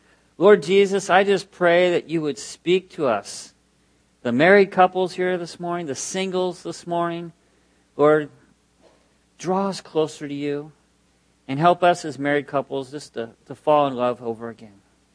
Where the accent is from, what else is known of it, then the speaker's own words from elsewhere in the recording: Santa Barbara, California, United States; now in Rosarito, Mexico; We are from Santa Barbara, California, but we haven't actually lived there for 7 years. We've been the last 5.5 years in Baja California, Rosarito, Mexico